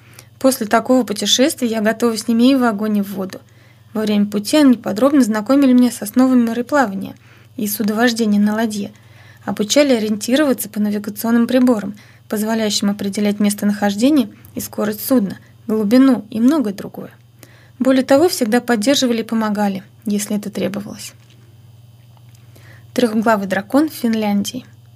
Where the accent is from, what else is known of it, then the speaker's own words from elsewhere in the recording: Tolyatti, Samara Oblast, Russia; Многие были удивлены, что мы идем из России, да еще из Тольятти.